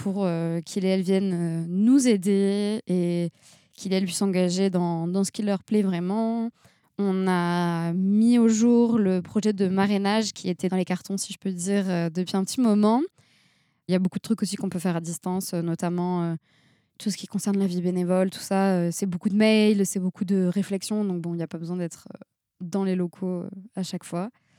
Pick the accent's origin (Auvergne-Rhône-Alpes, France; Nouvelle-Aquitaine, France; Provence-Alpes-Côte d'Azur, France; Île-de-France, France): Nouvelle-Aquitaine, France; Bordeaux; je venais de revenir sur Bordeaux, j'ai grandi sur Bordeaux et j'ai fait mes études à Paris.